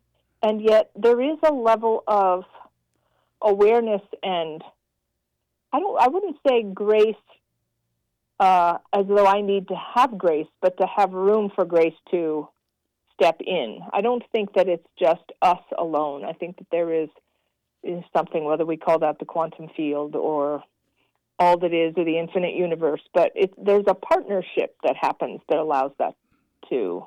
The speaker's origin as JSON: {"language": "English", "region": "California", "country": "United States", "tie": "born or raised there", "said": "when I was, you know, growing up in California in the 70s"}